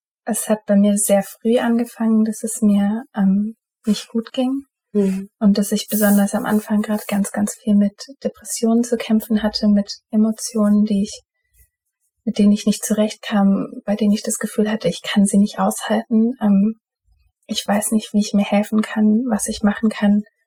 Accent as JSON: {"language": "German", "town": "Mannheim", "region": "Baden-Württemberg", "country": "Germany", "said": "Ich komme aus Mannheim, bin Mitte, Ende 20 und studiere gerade noch"}